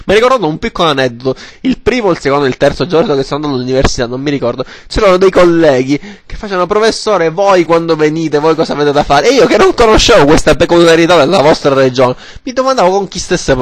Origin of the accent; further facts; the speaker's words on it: Messina, Sicily, Italy; Sono io messinese, non tu